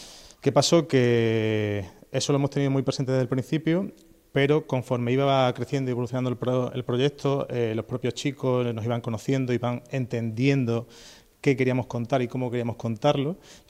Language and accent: Spanish; Huelva, Andalusia, Spain; que es una artista y buena amiga también de mi tierra, yo soy de Huelva